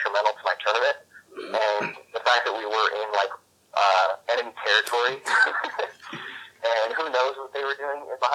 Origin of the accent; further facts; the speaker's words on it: California, United States; considering I'm from Northern California and you guys hate us